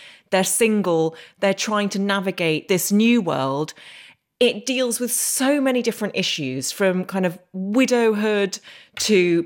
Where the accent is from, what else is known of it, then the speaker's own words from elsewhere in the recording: Derry, Northern Ireland, United Kingdom; we lived in Northern Ireland. I grew up just outside Derry, even though I didn't pick up the accent.